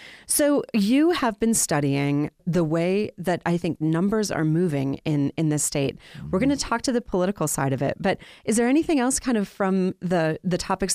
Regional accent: North Dakota, United States; not being raised here, I was raised in North Dakota

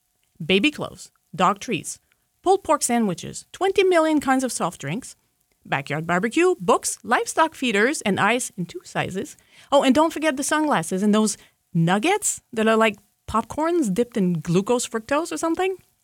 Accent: Ottawa, Ontario, Canada; now in United States; And I'm from Ottawa, like I know beavers, okay?

